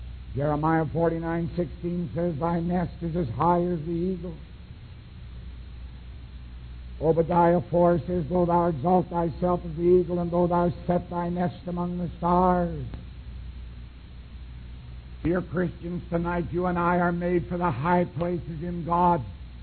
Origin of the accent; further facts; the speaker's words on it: Canada; But I'm a Canadian. We have a queen.